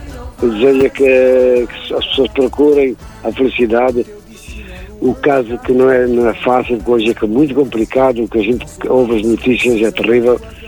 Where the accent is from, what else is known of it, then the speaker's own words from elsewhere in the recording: Angola; moved away; quando vim de Angola não tinha nada.